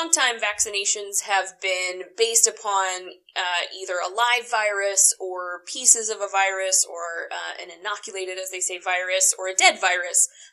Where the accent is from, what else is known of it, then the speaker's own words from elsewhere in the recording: Lebanon, Indiana, United States; I'm originally from Lebanon, Indiana, down near Indianapolis.